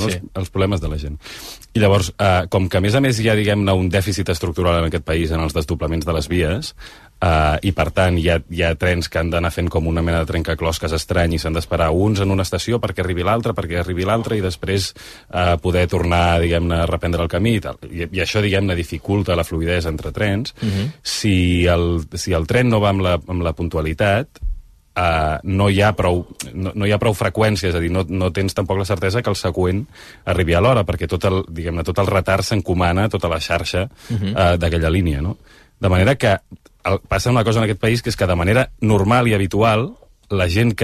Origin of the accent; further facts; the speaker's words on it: La Garriga, Catalonia, Spain; Jo soc de la Garriga, per exemple, que hi ha 48 minuts amb tren des de la Garriga fins aquí.